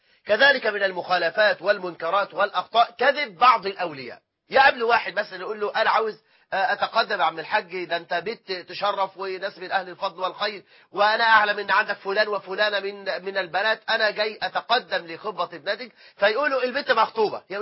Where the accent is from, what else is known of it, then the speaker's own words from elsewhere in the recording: Egypt; إحنا عندنا في مصر أكثر من 9 مليون امرأة مطلقة